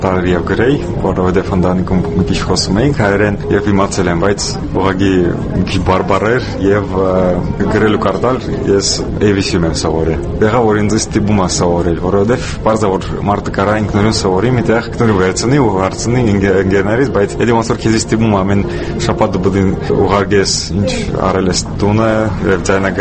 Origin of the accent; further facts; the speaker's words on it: Moscow, Russia; Armenian is a second language; Ճիշտ ասած, մեծացել եմ Մոսկվայում, ես միշտ ցանկացել եմ հայերեն սովորել